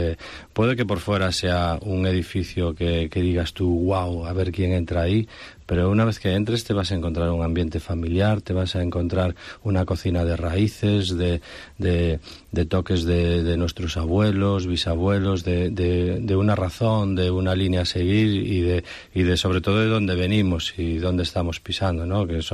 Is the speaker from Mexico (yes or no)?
no; Ourense, Galicia, Spain; el restaurante de tu ciudad, donde naciste, donde ibas a la droguería a comprar pues los recaos que te mandaban tus padres, pues ahora tienes el restaurante allí y ver que eso funciona y ver que la gente de Orense pues está orgullosa